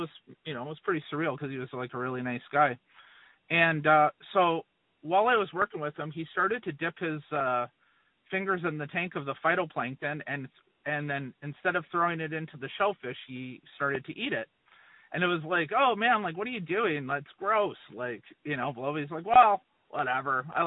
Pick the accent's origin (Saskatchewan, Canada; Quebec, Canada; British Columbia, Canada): British Columbia, Canada; Maple Ridge; So I am originally from a town called Maple Ridge, which is a suburb of Vancouver, BC. I'm a Canadian. I was born in 1973. I'm 50 years old this year.